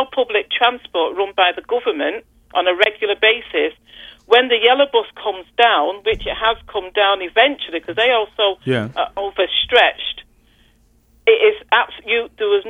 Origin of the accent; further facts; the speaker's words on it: England, United Kingdom; I come from England where public transport is mandatory.